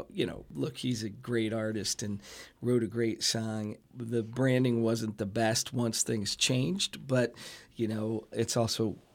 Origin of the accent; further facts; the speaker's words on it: Bethlehem, Pennsylvania, United States; I grew up in Bethlehem. My dad worked in the steel mills here, as my grandparents did. So I'm unabashedly pro Lehigh Valley.